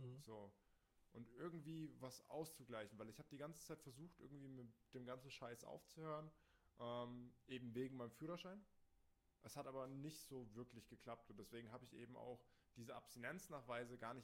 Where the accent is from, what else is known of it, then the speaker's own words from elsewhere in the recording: Rimbach, Germany; bin da bei uns in Rimbach, wo ich herkomme, da gibt es so einen kleinen Sportpark